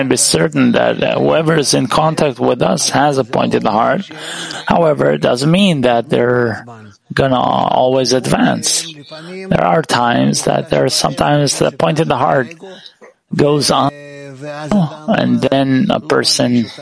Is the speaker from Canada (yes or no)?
no; Belarus; I was born in Belarus. I lived there. I grew up there. I know this country.